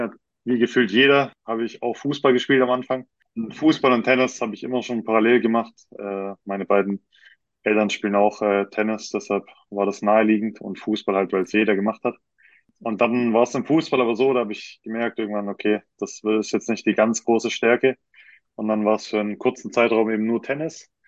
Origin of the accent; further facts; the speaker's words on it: Ravensburg, Baden-Württemberg, Germany; Ich komme aus Ravensburg und habe da, würde ich auch sagen, 90% von meinem Sommer verbracht.